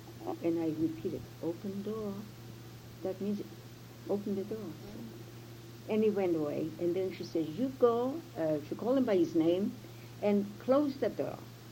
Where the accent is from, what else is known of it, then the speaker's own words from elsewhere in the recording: Russia; first language Russian; moved away; And she knew that I was from Russia, from there, and I knew Russian and all that stuff, but I didn't know that.